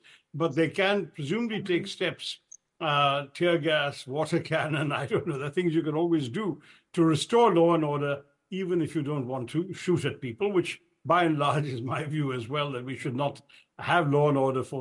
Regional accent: India; As an Indian, I think that we have certain standards we must stand for in the world

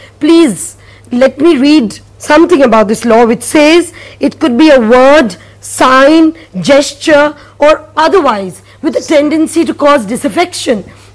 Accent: Rajasthan, India; Suppose I want one particular government to go, the government of my state to go, I come from Rajasthan.

